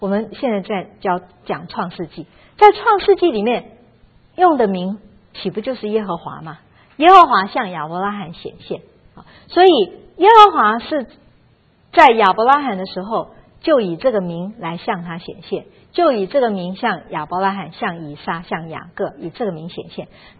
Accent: China; 这跟我们中国人有点像。我们中国人给儿女取名的时候啊，常常都是有含义

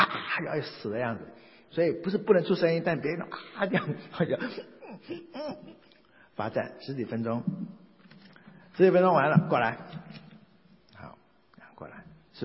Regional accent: Taiwan; 我从小在眷村长大

